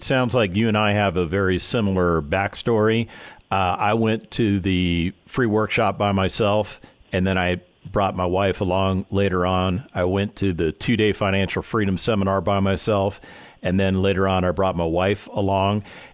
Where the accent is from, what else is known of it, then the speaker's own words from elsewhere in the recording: West Coast, United States; I grew up on the West Coast of America.